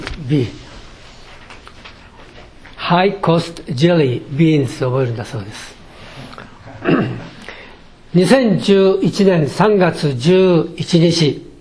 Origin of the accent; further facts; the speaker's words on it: Shimonoseki, Yamaguchi, Japan; 13歳の時に故郷の町、下関が B29 の焼夷弾で焼かれたんですね。